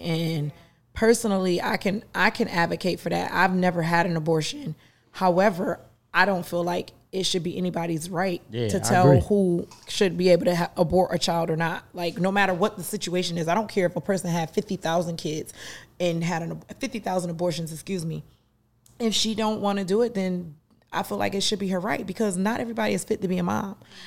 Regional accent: New York, United States; moved away; You know, it's a big difference for me because I'm from New York. So up top, you know, it's cold right after.

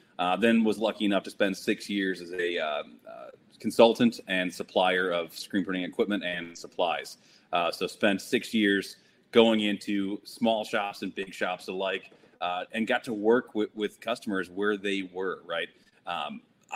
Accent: Chicago, Illinois, United States; I don't have the accent like he does, but I'm also from Chicago.

